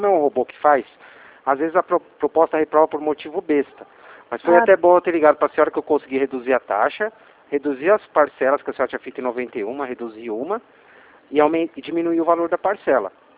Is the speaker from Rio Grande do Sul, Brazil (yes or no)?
no; São Paulo, Brazil; A gente é aqui de Atibaia, eu sou de São Paulo, né?